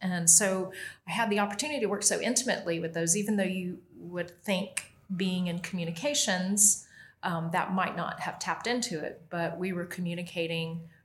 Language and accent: English; Gainesville, Florida, United States; born there; I'm here more by accident, but I was born in Gainesville. So I'm a Florida native.